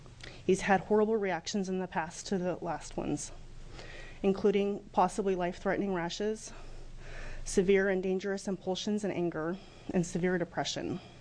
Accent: Troutdale, Oregon, United States; I am from Troutdale

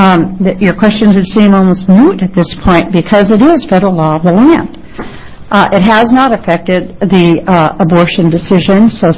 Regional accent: Grants Pass, Oregon, United States; I'm from Grants Pass, Oregon.

